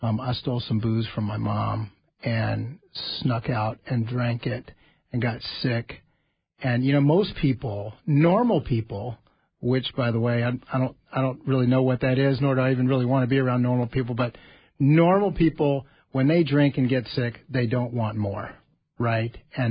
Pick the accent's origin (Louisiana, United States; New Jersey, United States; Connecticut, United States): Louisiana, United States; Baton Rouge; moved away as an adult; now in Minnesota, United States; I'm actually from Louisiana. I've been here in Minnesota since 2000. I came up here to get sober myself, to go to treatment. But I grew up in, I went to private schools in Louisiana in Baton Rouge.